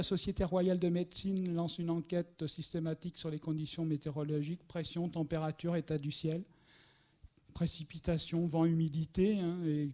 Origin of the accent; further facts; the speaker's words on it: Pézé-le-Chat, Nouvelle-Aquitaine, France; born there; now in Châteauroux, France; je me suis rapproché de ma région d'origine puisque je suis poitevin, je suis né à Pézé-le-Chat dans les Deux-Sèvres le 4 février 1956.